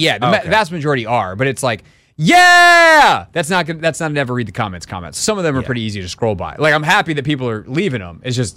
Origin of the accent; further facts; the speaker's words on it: the Carolinas, United States; Look, this is personal for me because I grew up in the Carolinas.